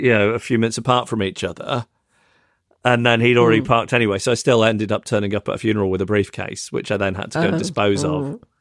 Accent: Macclesfield, North West England, United Kingdom; my hometown of Macclesfield, which is a couple of hours away from London on the train.

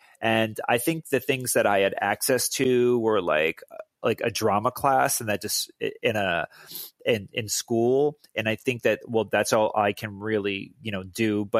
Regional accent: Worcester, Massachusetts, United States; also born or lived in Chelsea; I was born in Chelsea, Massachusetts, which I think went bankrupt. It was a very poor, small city. When I was four, I moved to Worcester, Massachusetts.

